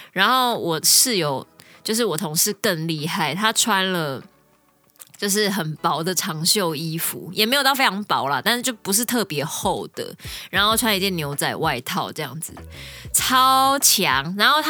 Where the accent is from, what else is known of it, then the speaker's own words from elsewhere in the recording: Taiwan; 真的是他们听到我们从台湾来就是tomodachi你知道吗